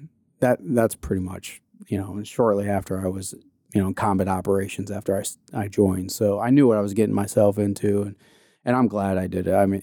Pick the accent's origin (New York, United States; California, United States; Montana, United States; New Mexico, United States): New York, United States; Gloversville; nope, I'm from a small city called Gloversville in New York, closer to Vermont and New Hampshire than it is Buffa